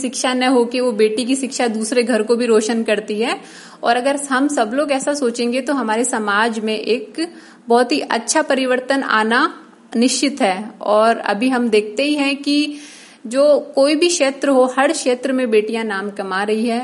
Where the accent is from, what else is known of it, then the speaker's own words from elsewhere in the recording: Jaipur, Rajasthan, India; मैं राजस्थान जयपुर की निवासी हूं बेसिकली, लेकिन मेरी पूरी शिक्षा 12वीं के बाद में राजस्थान के बाहर ही हुई है, कानपुर में हुई है